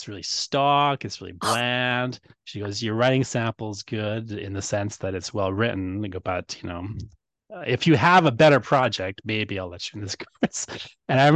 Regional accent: England, United Kingdom; I'm English and I completely agree.

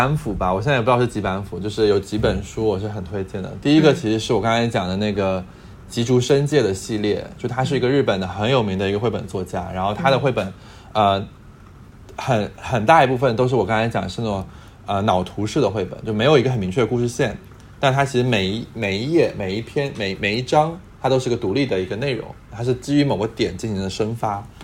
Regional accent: Fujian, China; 尤其是我是一个福建人嘛，就是有比较强的这种乡土情节的啊

